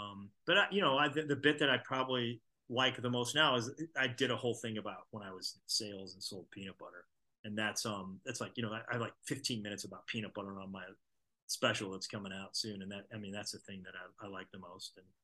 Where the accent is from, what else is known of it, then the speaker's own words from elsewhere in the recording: St. Louis, Missouri, United States; my hometown, St. Louis, is probably my favorite place to play.